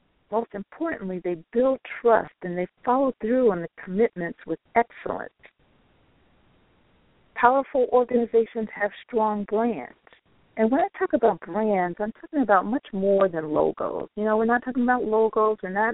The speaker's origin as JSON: {"language": "English", "town": "Chicago", "region": "Illinois", "country": "United States", "said": "Like I said, I'm from Chicago."}